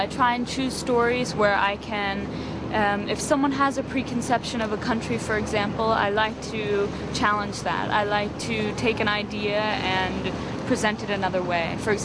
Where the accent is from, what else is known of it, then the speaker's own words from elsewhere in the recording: United States; as an American, I have a big problem with how our government educates people about the Middle East.